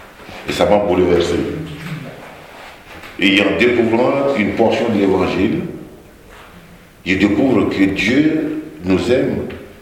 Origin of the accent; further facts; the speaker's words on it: Chad; je n'étais pas né dans une famille chrétienne. Avec mon épouse, nous sommes originaires du Tchad. Ma famille est animiste.